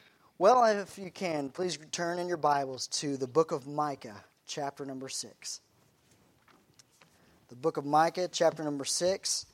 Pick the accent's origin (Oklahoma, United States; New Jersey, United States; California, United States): Oklahoma, United States; Tulsa; even though I was raised here in Tulsa, we still took many trips back to Maryland. And my grandparents would take us up to New England.